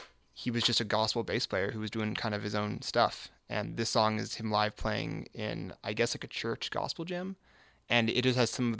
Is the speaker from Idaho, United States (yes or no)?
no; Seattle, Washington, United States; so I'm from Seattle originally